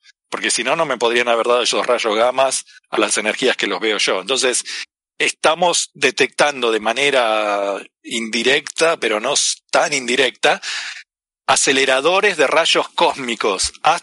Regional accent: Argentina; accent: Argentine; tienen que perdonar mi acento argentino, como han notado.

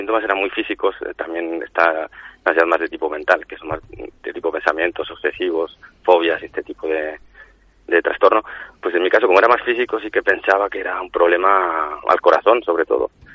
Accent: Basque Country, Spain; soy vasco y el apellido que tengo pues es

